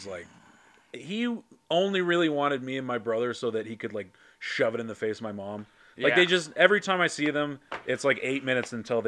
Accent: Billings, Montana, United States; Montana. Montana? I grew up in Billings. All right. Right on. On the south side of the Yellowstone River.

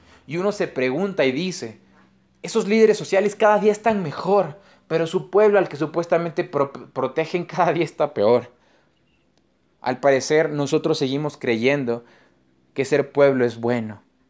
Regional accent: Ecuador; Y tenemos que seguir haciéndolo todos juntos, como ecuatorianos

